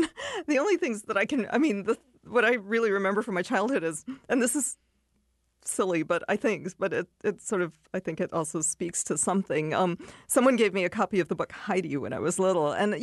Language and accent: English; Canada; also born or lived in India; I was born in India, but my parents moved to the U.S. when I was very young and then to Canada, where I spent most of my childhood.